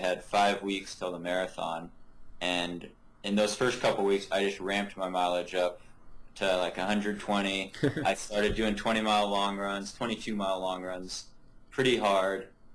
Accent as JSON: {"language": "English", "region": "Oregon", "country": "United States", "tie": "born or raised there", "said": "I grew up in Oregon, so there's a lot of opportunities to run out in the woods"}